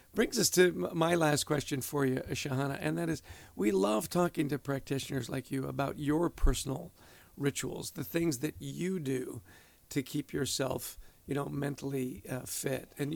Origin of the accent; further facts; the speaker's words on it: Canada; Adrian and I grew up in Canada.